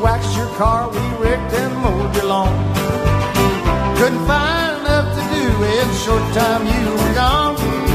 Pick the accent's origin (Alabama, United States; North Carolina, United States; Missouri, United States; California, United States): Alabama, United States; Gulf Shores; I grew up surfing down around the Gulf Shores, Alabama, and we don't have Hawaii.